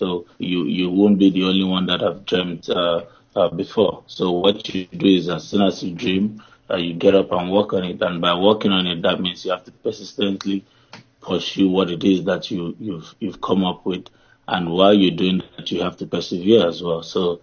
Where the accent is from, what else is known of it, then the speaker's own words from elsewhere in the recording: Nigeria; I would obviously I'll be biased by making preference to us being Nigerians and how we like to pursue situations